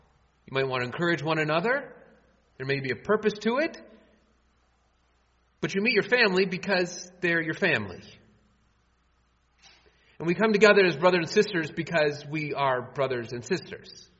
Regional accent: Dearborn, Michigan, United States; also born or lived in Illinois / Toledo / Monroe / Cleveland; And so I was born in Illinois and lived there a little bit. And then I jumped around to several different houses in Dearborn. And then I moved to the Toledo area, and then I moved to Monroe, and then I went down to Cleveland

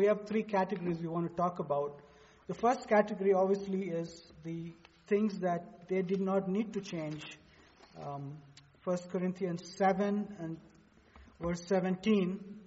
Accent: India; I became a Christian doesn't mean I lose my Indian identity. I am an Indian, and you know, there's some things that God can use

